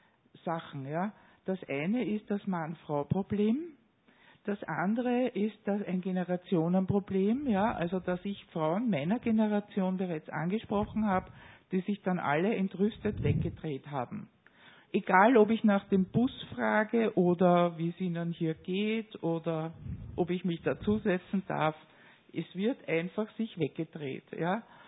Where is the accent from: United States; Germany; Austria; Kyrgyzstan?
Austria; Vienna; ich komme aus Wien und erlebe das aus Otterkring direkt, ganz hautnah.